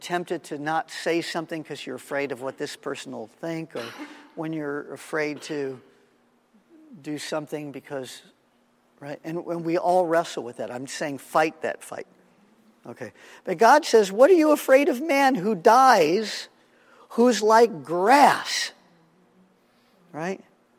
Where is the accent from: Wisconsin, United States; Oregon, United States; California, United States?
California, United States; Los Angeles; I'm a kid from Los Angeles. What do I know about snares?